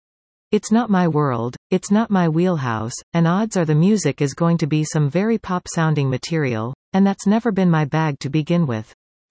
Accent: Saskatchewan, Canada; I'm from Saskatchewan, so no, I'm not going to be neutral here, sorry.

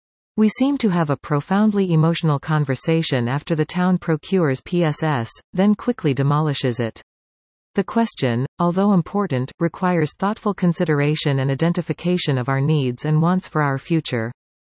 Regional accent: Penetanguishene, Ontario, Canada; I was born and raised in Penetanguishene, appreciating all it offers.

